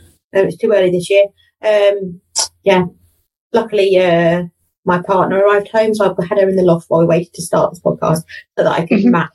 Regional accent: England, United Kingdom; now in Middlesbrough, United Kingdom; I am too old to mention my age, and I'm originally from the south, but now living in the north, up in Middlesbrough.

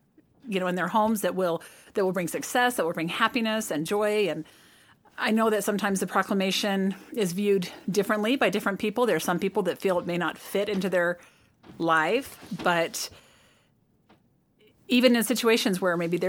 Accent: California, United States; I grew up in California and he was in Washington, D.C. area.

